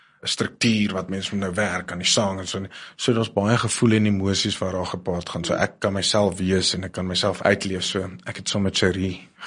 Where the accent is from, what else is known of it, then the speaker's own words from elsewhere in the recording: Pretoria, Gauteng, South Africa; ek het my liefde gevind in die Kaap, die berge, en ek het vrede gevind in die Kaap, althans ek is oorspronklik van Pretoria, en ek is baie lief vir my mense, Pretoria, maar ek het my tuiste gevind, en dit is in die Kaap